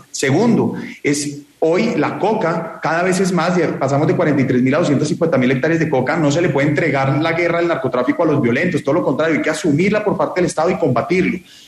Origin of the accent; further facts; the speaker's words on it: Colombia; como colombianos tenemos el derecho a repensar cómo mejoramos esos asuntos.